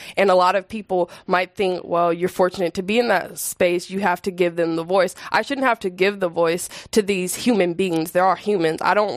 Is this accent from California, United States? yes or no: yes; San Francisco, California, United States; Honestly, I feel like growing up in San Francisco, I was thankful to go to high school here, and that my parents went to school in San Francisco as well.